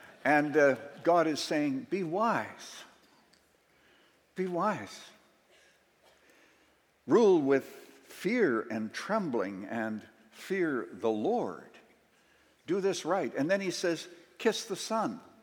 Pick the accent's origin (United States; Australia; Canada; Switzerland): Canada; Remember, I was born and raised in Canada.